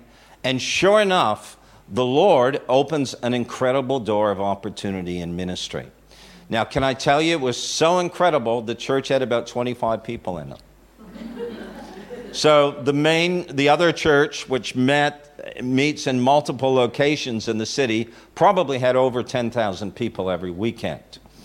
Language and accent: English; Canada; moved away as an adult; now in Australia; We came from Canada to go on staff at a very significant church in Australia.